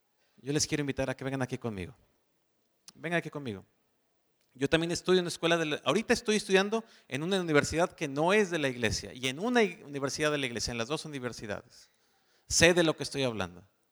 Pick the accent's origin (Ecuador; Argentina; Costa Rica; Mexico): Mexico; Guadalajara, Jalisco; En la casa, en Guadalajara, que de paso también soy de Guadalajara, ahí nací